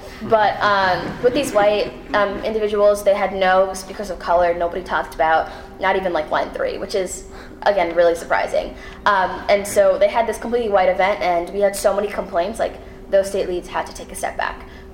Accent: Minnesota, United States; and I'm from Minnesota, and our group of young people accidentally ended up becoming super white because it was led by Minnesota Can't Wait

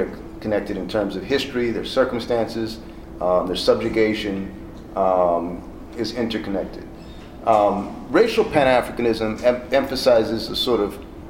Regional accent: Guyana; born there; my own native Guyana. I was born in Guyana, South America.

